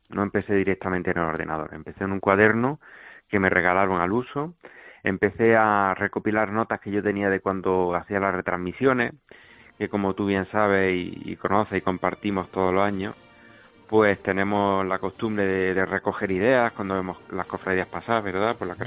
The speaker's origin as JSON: {"language": "Spanish", "town": "Granada", "region": "Andalusia", "country": "Spain", "said": "sí teníamos relación con la Semana Santa como muchos granadinos"}